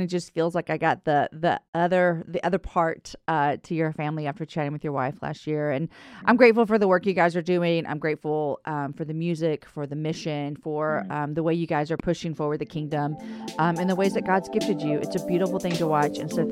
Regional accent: Houston, Texas, United States; Oh, I grew up in Houston.

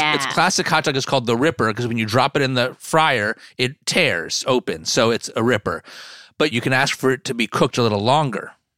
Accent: New Jersey, United States; I'm from New Jersey, so I have a lot of affinity for Rutt's Hut.

